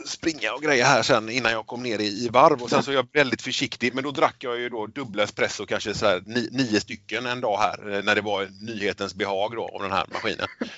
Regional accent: Lerum, Västra Götaland County, Sweden; now in Öckerö, Sweden; Ja, jag är uppvuxen i Lerum från början. Och nu bor jag i Öckerö kommun istället. Där jag har gått Lerums gymnasieskola och sedan in i Göteborg.

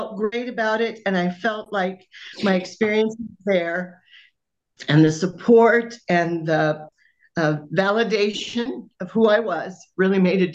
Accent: Wyoming, United States; from Wyoming.

